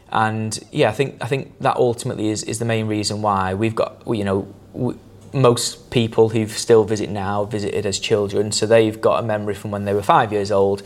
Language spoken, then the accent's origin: English; Blackpool, North West England, United Kingdom; I'm from Blackpool